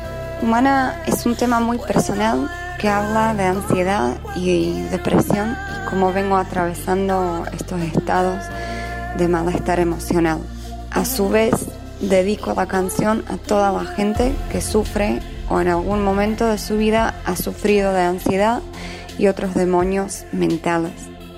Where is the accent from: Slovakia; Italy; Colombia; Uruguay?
Slovakia; now in Santa Fe, Argentina; cantautora de Eslovaquia, radicada en la ciudad de Santa Fe, donde vivo y trabajo ya hace varios años.